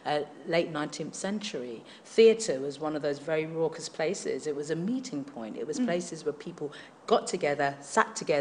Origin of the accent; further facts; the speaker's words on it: Hackney, London, United Kingdom; Me, myself, I come from Hackney in East London